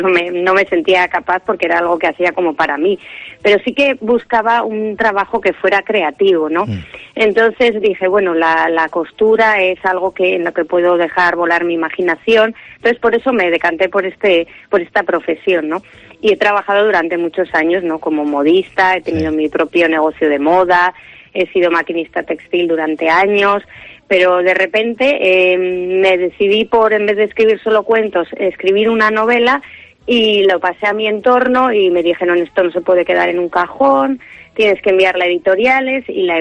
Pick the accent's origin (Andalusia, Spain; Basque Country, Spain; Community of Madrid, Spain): Basque Country, Spain; Irún; Transcurre en Irún, que es mi ciudad natal, es donde vivo actualmente, donde he vivido siempre, vaya.